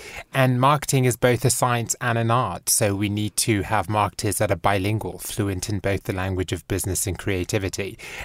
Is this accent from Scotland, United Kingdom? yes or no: no; Bristol, South West England, United Kingdom; moved away as an adult; now in United States; I was born and raised in Bristol. I did much of my schooling in England, and then in my early 20s, I headed off to the United States.